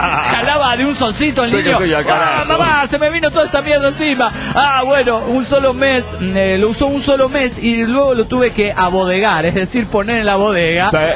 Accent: Chalatenango, El Salvador; Especialmente a Chalatenango. Sí, que sí, así se llama de donde soy.

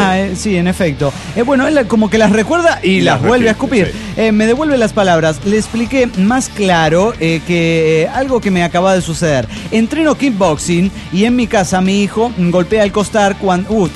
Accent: Viale, Entre Ríos, Argentina; de Viale, Argentina.

